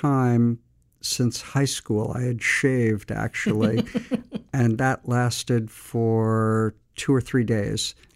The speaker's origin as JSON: {"language": "English", "town": "Montclair", "region": "New Jersey", "country": "United States", "tie": "born or raised there", "said": "I was born and raised in Montclair, New Jersey. And my dad was a salesman for H.J. Heinz Company."}